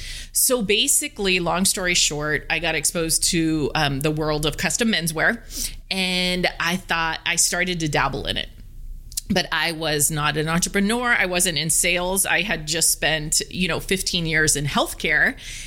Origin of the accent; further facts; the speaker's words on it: East Coast, United States; I'm from the East Coast, and I started out fundamentally knowing I wanted to help people.